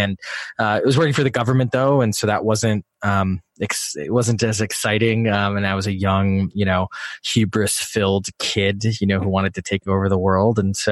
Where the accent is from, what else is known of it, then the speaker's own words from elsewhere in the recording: Wisconsin, United States; I come from a very like blue collar background. I grew up in Wisconsin. I went to school in Illinois